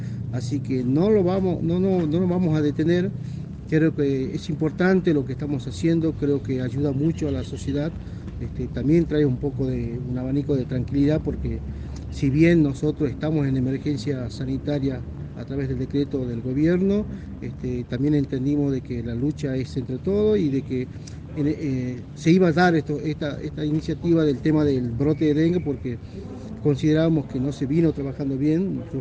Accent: Monterrico, Jujuy, Argentina; nosotros que somos de Monterrico, trabajar muy fuertemente el tema de la eliminación de los criaderos

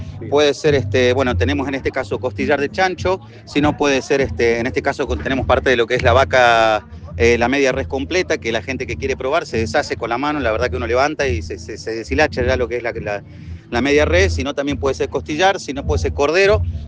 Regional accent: the south, Argentina; Yo, por ejemplo, vengo del sur de la Argentina, 5.000 kilómetros más abajo

